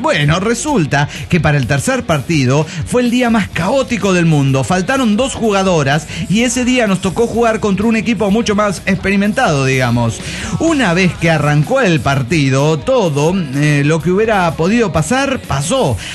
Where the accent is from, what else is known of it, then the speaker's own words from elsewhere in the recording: Chiapa de Corzo, Chiapas, Mexico; de Chapa de Corzo.